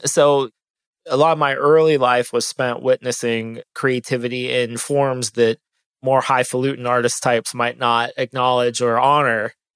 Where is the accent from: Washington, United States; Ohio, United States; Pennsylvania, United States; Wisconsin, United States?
Ohio, United States; now in Austin, United States; people ask me if I'm from Texas, and I said, no, I'm from Ohio.